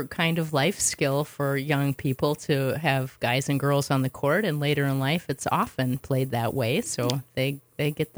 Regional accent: Minnesota, United States; I, too, listeners, you know this, of course, I'm from Minnesota, and we had girls tennis in the fall, and we had boys tennis in the spring, but it's different here.

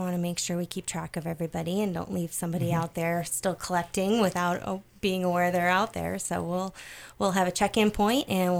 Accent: Coeur d'Alene, Idaho, United States; Well, I'm actually from Coeur d'Alene

